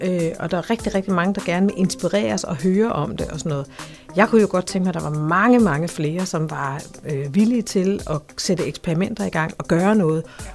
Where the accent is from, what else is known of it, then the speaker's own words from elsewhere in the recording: Region of Southern Denmark, Denmark; Jeg er født og opvokset på Fyn.